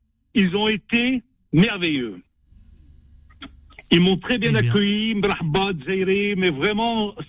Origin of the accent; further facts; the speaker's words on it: Algeria; je suis algérien.